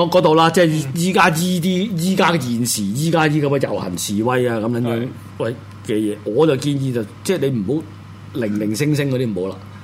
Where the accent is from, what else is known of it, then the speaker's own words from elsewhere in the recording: Hong Kong; 那我们香港人怎样去对待